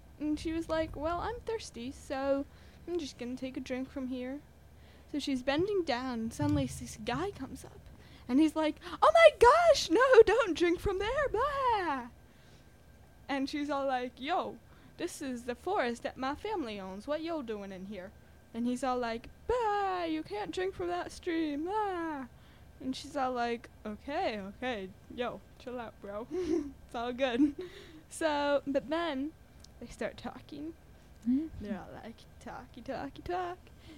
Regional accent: Hudson, New York, United States; I'm 13, and I'm from Hudson.

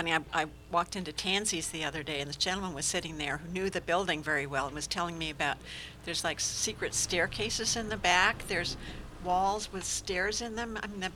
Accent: California, United States; you know, the connections, I came from California.

